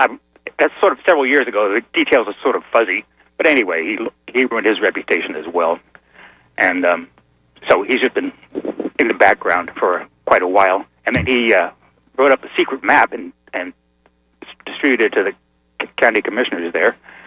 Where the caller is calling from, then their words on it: Sarasota, Florida, United States; Because I'm in Sarasota, and I'm familiar with that whole business